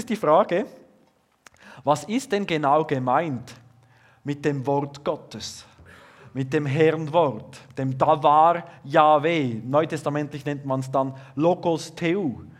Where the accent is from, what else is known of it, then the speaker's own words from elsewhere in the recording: Switzerland; Da werden wir sozusagen offiziell aufgefordert, als Schweizer zu beten, zu danken und Buße zu tun.